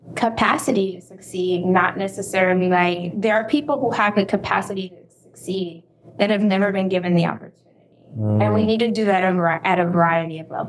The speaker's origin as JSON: {"language": "English", "town": "New York City", "region": "New York", "country": "United States", "said": "I came in with college credit. I was from New York City. I was cultured, right?"}